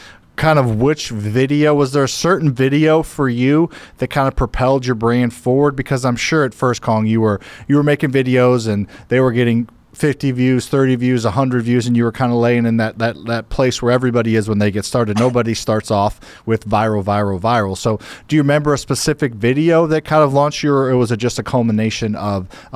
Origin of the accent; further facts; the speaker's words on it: Midwest, United States; I grew up in the Midwest and the middle class, so we come from completely different places